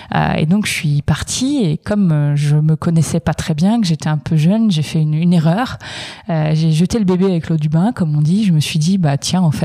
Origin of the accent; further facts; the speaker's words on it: Hauts-de-France, France; j'ai 34 ans, ça y est, depuis quelques jours. J'ai grandi en Picardie